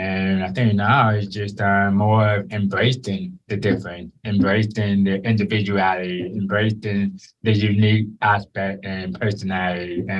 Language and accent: English; Texas, United States; also born or lived in Georgia, United States; So I grew up more in Texas after being born in Georgia.